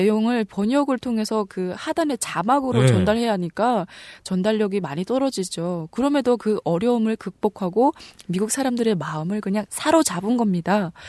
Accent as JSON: {"language": "Korean", "country": "North Korea", "tie": "born or raised there", "lives_now": "South Korea", "said": "북한에서 이 월트 디즈니 애니메이션을 다 보면서 자랐거든요."}